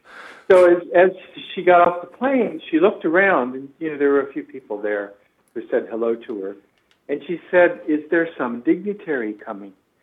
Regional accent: United States; I find, you know, as an American visiting Canada and working with people in your embassies in the Middle East for three decades

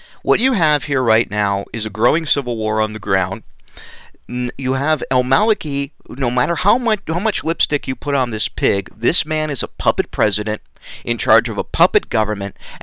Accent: United States; I mean, I'm an American. I want to be proud of my country.

